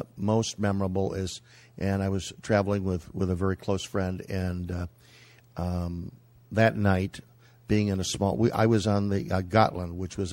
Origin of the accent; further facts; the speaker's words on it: United States; As an American, not being on American soil